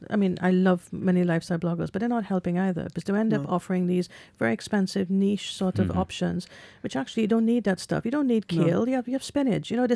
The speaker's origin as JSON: {"language": "English", "country": "Trinidad & Tobago", "tie": "born or raised there", "said": "That's where I grew up, which is this Welsh type of accent. I grew up in the Caribbean."}